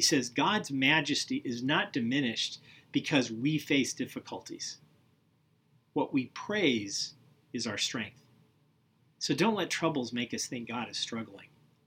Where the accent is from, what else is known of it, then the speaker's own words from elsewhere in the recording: Santa Maria, California, United States; I grew up in Santa Maria and lived on a farm about 3 miles out of town.